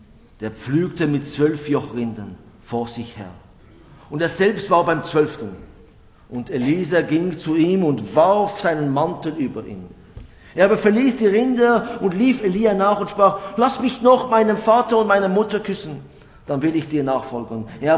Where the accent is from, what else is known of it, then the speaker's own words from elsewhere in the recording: Switzerland; Wir als Schweizer würden sagen, Moment, so nicht, gibt's einen Plan?